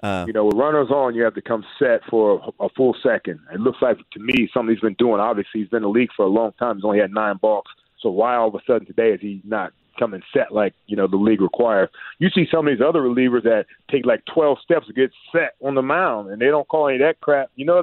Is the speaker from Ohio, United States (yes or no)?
yes; Cleveland, Ohio, United States; I'm from Cleveland. That's Lake Erie.